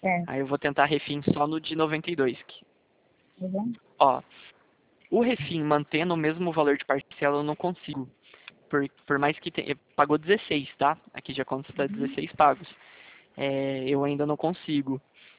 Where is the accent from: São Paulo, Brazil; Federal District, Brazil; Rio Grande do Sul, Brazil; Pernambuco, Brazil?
São Paulo, Brazil; Caraguatatuba; Eu cresci em Caraguá, estudei no Ipiranga, aí eu vim para São José agora.